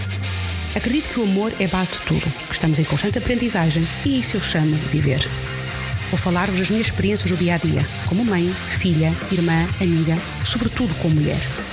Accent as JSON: {"language": "Portuguese", "town": "São João da Madeira", "region": "Aveiro", "country": "Portugal", "also_born_or_lived": "Braga", "moved": "as an adult", "lives_now": "Lisbon, Portugal", "said": "Eu sou do distrito de Aveiro, mais propriamente São João da Madeira, a 30 km ao sul do Porto, para quem não conhece, mas só vivi em São João até terminar o liceu. Depois fiz todos os meus estudos académicos na Universidade de Braga"}